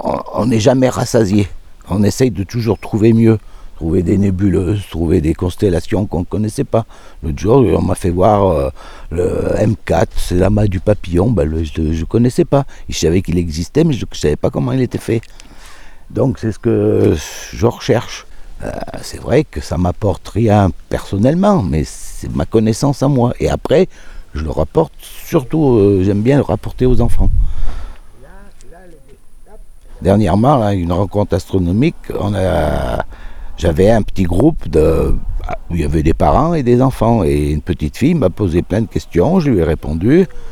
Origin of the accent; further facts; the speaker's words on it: Saint-Étienne, Auvergne-Rhône-Alpes, France; Je suis né à Saint-Étienne. Et j'ai vécu 20 ans à Saint-Étienne avec mes parents.